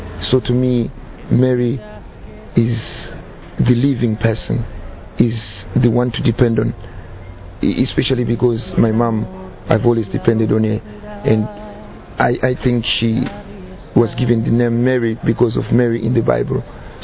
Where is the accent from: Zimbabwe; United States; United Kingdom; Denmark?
Zimbabwe; I'm from Zimbabwe.